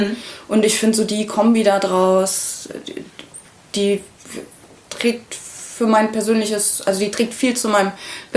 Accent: Bavaria, Germany; ich komme aus Bayern. Auch wenn man es jetzt nicht so direkt hört.

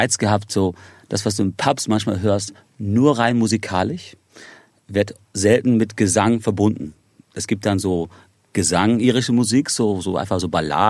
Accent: Ireland; also born or lived in Spain; Irland ist für mich zu Hause. Also ich meine, ich habe einen irischen und amerikanischen Pass. Ich bin in Spanien geboren, habe aber zu Spanien selber nicht wirklich eine Verbindung

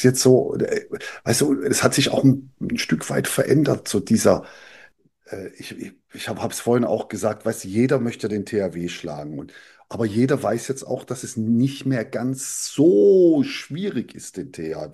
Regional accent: Southern Germany, Germany; Ich bin Süddeutscher.

